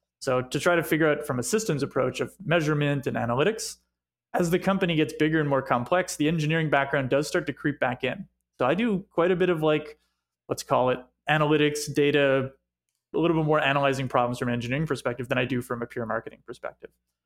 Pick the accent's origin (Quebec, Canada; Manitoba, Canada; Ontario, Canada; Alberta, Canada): Quebec, Canada; Montreal; coming and growing up in Montreal. I had never been.